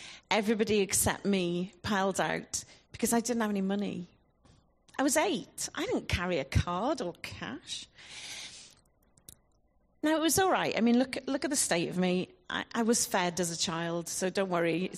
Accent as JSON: {"language": "English", "town": "Llanelar", "region": "Wales", "country": "United Kingdom", "tie": "born or raised there", "said": "I grew up in Llanelar, which is 6 miles away. If you've ever been through there, it's probably the center of the universe, but we can discuss that afterwards. Growing up in the 80s, although I was born in the 70s"}